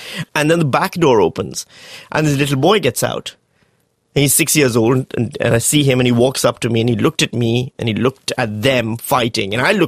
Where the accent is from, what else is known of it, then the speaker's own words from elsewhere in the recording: Pakistan; now in Northam, Australia; maybe the only reason I'm interesting is because I'm a Pakistani in Northam